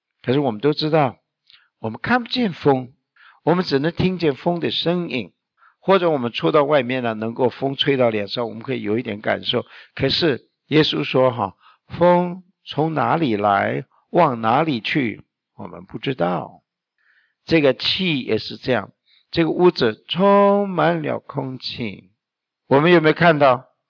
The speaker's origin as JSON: {"language": "Chinese", "country": "China", "said": "我们中国人古人说到神，他不是用神，他用天"}